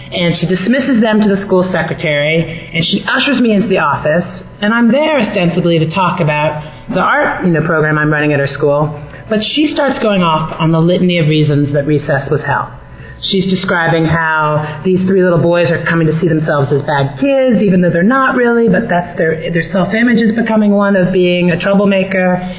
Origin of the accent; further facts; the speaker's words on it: Washington, District of Columbia, United States; So I'm 47 years old, and I grew up in Washington, D.C.